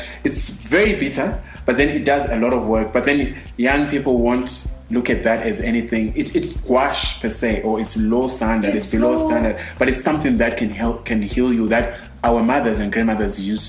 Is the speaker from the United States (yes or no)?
no; Zimbabwe; I'm from Zimbabwe. Like, really? I'm like, yes, I am from here.